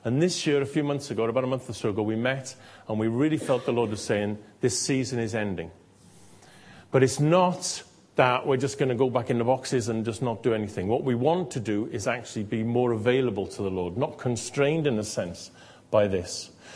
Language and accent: English; United Kingdom; especially, I think, being British and that whole thing of approaching people.